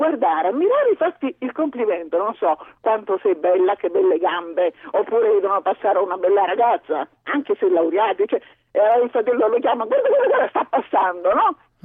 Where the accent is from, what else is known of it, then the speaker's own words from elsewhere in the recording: Sicily, Italy; now in Bergamo, Italy; io sono siciliana di origine.